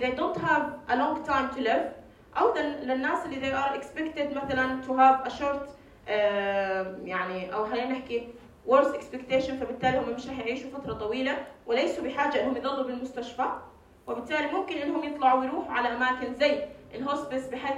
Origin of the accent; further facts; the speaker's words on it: Jordan; او زي مثلا هوم كير مثلا يمكن مش موجود عندنا بالاردن،